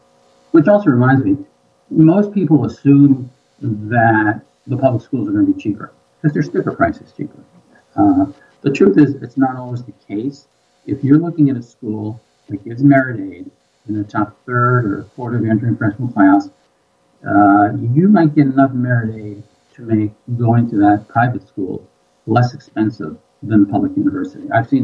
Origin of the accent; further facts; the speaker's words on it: New York, United States; now in Minnesota, United States; I grew up in New York, even though I'm in Minnesota now, and I never heard of some of the really great schools out here.